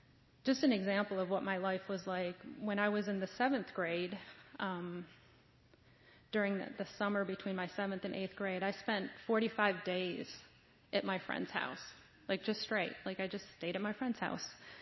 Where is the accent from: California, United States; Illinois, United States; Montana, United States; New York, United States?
New York, United States; Syracuse; So I mentioned already I'm from Syracuse, New York, and I am the middle of five children. I was born into a Irish Catholic family and a big family.